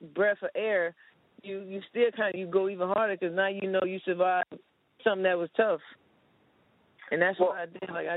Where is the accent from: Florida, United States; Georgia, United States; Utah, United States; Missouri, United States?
Florida, United States; Miami; No, I grew up in Miami, small town in Miami called Liberty City. The small town. We're going to say small town. We know Miami big.